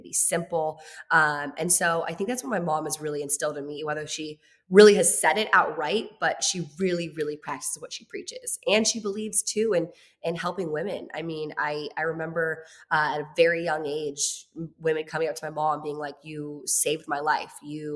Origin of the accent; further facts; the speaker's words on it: Virginia, United States; now in Los Angeles, United States; I was like, I'm in Los Angeles. I'm from Virginia. So I'm in LA. This is my dream.